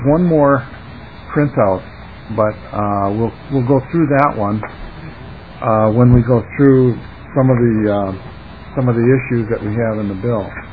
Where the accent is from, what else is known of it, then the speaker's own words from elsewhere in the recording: Plummer, United States; because our little school district in my hometown, Plummer, has a program through New Visions, and a number of rural districts have